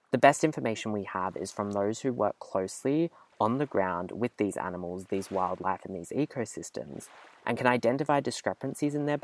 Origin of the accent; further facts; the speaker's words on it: Casuarina, New South Wales, Australia; I'm from Casuarina, New South Wales, which is about 20 minutes from Byron Bay